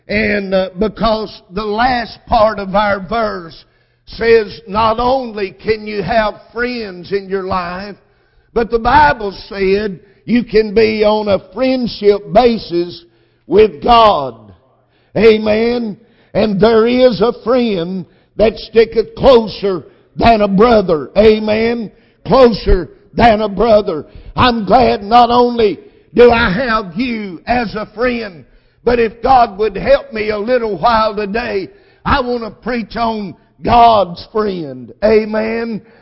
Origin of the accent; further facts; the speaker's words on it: Alabama, United States; I'm from Alabama, but I'm not able to play football anymore